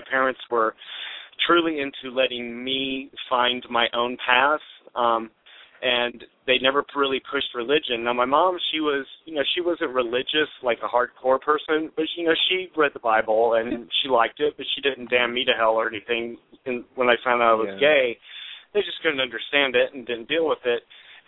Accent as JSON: {"language": "English", "region": "Louisiana", "country": "United States", "tie": "born or raised there", "said": "my first recollection with having to deal with God was I growing up in Louisiana. Our Louisiana State Fair came after the Texas State Fair."}